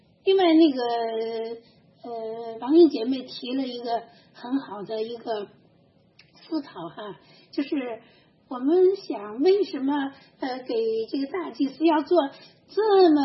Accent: China; 我们中国人最擅长的不就是玩名词吗

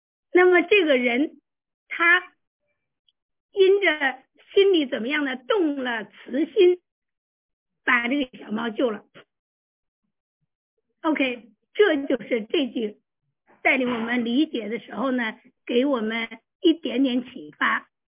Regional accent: Yunnan, China; 好啊，我是云南的。

